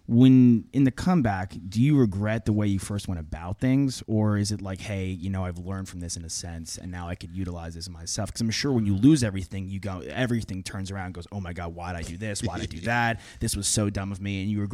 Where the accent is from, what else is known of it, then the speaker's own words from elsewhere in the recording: Long Island, New York, United States; I'm from Long Island, so I'm really, right not, on.